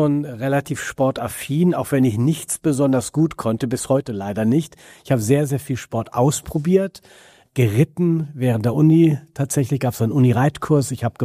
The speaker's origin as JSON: {"language": "German", "town": "Göttingen", "region": "Lower Saxony", "country": "Germany", "also_born_or_lived": "Hanover", "said": "Nein, ich bin Göttinger. Sohn eines Pastors, der in Göttingen seine erste Pfarrstelle hatte und bin relativ viel umgezogen, schon 4-mal in meinen ersten 20 Jahren und bin dann immer weiter nach Hannover"}